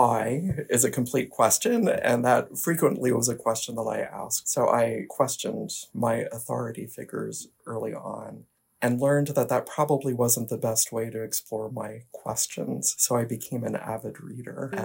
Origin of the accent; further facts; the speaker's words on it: Pennsylvania, United States; now in Blue Hill, United States; I grew up in Pennsylvania in a farming community, and I am the first in my family to go on to higher education.